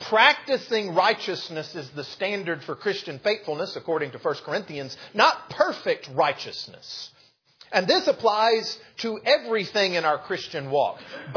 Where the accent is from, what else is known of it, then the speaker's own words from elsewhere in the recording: Texas, United States; I grew up in West Texas. I think maybe I've mentioned that already in this series of lessons. And we lived just down the road from my grandparents with some family land that's been in my family for, over 100 years now.